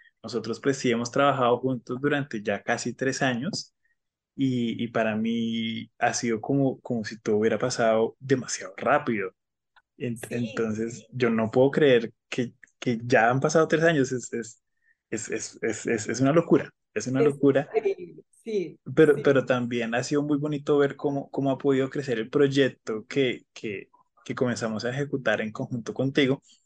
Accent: Bucaramanga, Santander, Colombia; yo soy ingeniero industrial, yo vengo de Bucaramanga

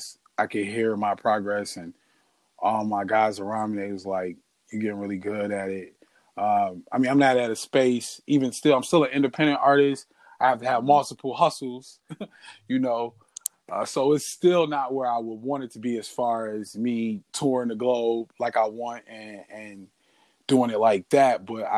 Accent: Chicago, Illinois, United States; also born or lived in Joliet; I grew up in Chicago. I was born in Chicago. I'm from Joliet, Illinois.

